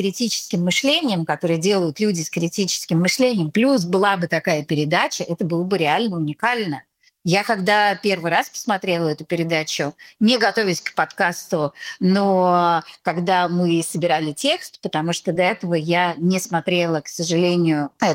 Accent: Moscow, Russia; born there; moved away; мы находимся в эмиграции в разных городах, но стартовая позиция у нас была золотой ложкой во рту. Мы родились в Москве.

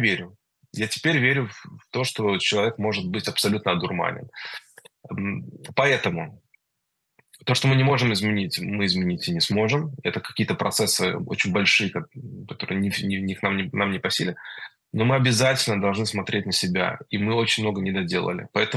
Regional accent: Israel; я ему сказал, вопреки всем правилам, что я из Израиля

